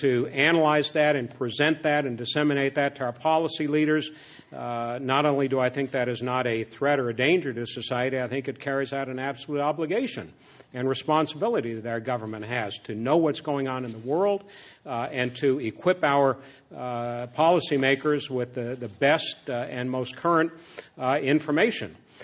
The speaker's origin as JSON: {"language": "English", "region": "Georgia", "country": "United States", "tie": "born or raised there", "said": "If in Georgia, for example, in my home state"}